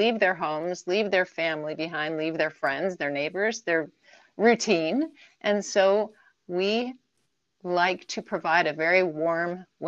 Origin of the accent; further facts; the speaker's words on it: Lewisburg, Pennsylvania, United States; I grew up in a very small college town. I grew up in Lewisburg, Pennsylvania. My father was a professor at Bucknell University for 30 plus years.